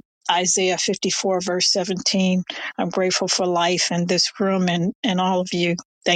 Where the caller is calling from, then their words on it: New Jersey, United States; I'm calling from New Jersey.